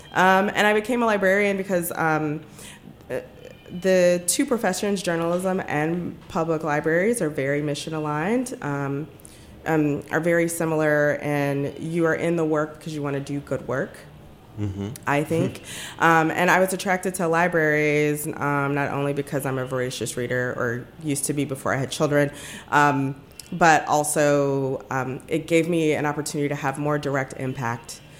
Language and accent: English; Richmond, Virginia, United States; Where am I from? I am from the Richmond area. I went to undergrad here at Howard.